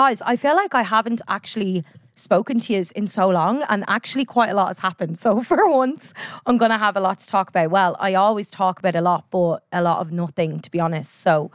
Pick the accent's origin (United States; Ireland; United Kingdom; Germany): Ireland; Like, I feel like when we're Irish people, when we're given a compliment, we'll turn around and be like, ah, no, I'm not.